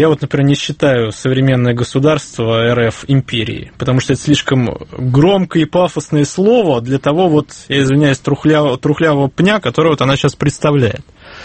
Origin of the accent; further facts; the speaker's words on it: Saint Petersburg, Russia; born there; я родился в Петербурге, очень люблю свой город